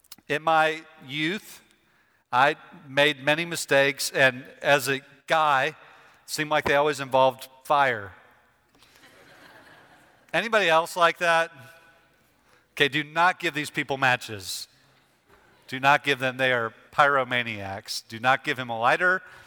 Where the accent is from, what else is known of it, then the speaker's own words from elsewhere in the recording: Illinois, United States; I'm from Illinois, and in Illinois, you can get a driver's permit when you're 15.